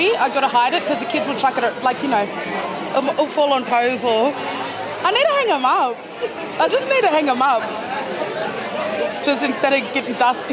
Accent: Sydney, New South Wales, Australia; as a young sister girl growing up in Western Sydney

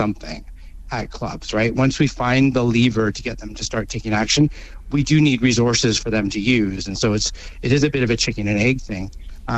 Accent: Canada; I'm obviously originally from Canada.

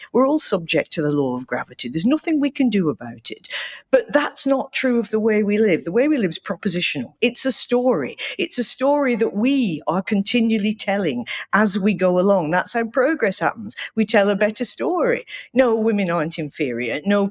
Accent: Manchester, North West England, United Kingdom; You know, in my hometown of Manchester, where the Industrial Revolution started

